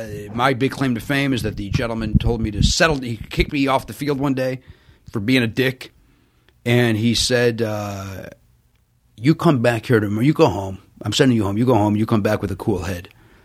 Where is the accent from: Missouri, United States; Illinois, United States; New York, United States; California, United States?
Illinois, United States; Chicago; I grew up in the South Side of Chicago. It's sports. Everybody does sports.